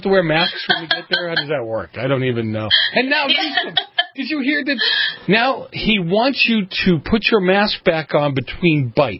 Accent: Boston, Massachusetts, United States; where I grew up in Boston, we'd have that thing picked up and filled before

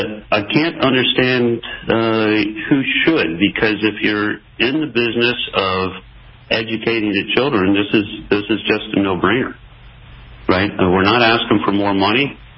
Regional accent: Maryland, United States; Well, you know, I grew up in Maryland, so relative to Maryland, I think in general the schools came in at a high quality, high end

